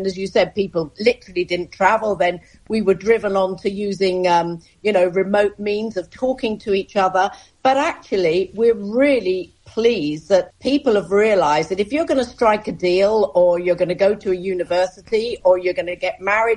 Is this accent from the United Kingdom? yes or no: yes; United Kingdom; So, for example, I'm a Brit, and when I come to the US, I need something called an ESTA